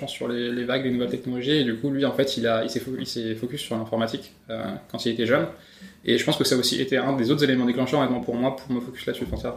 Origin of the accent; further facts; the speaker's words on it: Angers, Pays de la Loire, France; now in Paris, France; Et moi, clairement, maintenant, je me considère parisien. Mais non, je viens d'Angers.